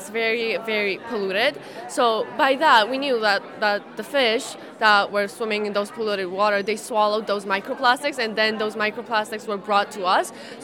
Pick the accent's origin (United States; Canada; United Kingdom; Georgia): Georgia; English is a second language